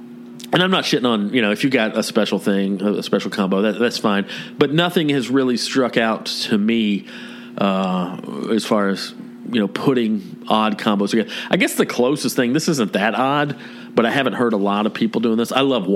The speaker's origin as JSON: {"language": "English", "region": "the South", "country": "United States", "tie": "born or raised there", "said": "You know, growing up in the South, not having any Italian heritage or any Italian family members."}